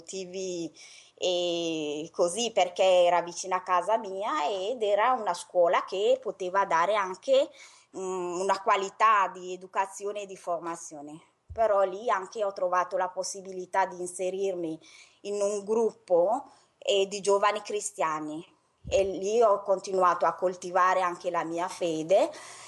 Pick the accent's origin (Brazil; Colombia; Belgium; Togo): Togo; per poi tornare nel mio paese, il Togo, per aiutare soprattutto i giovani a costruire famiglie